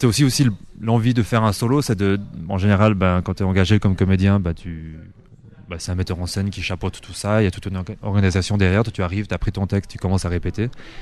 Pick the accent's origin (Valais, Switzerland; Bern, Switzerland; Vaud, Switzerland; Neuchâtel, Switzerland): Valais, Switzerland; Martigny; Je suis valaisan, je suis même de Martigny.